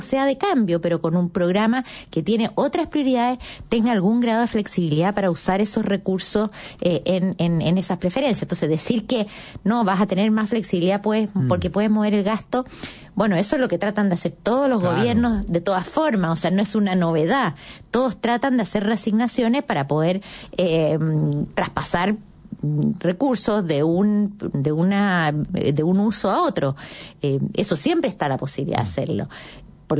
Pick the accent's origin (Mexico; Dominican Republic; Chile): Chile; Y la verdad es que somos todos los chilenos los que aportamos a ese fondo común, ¿no?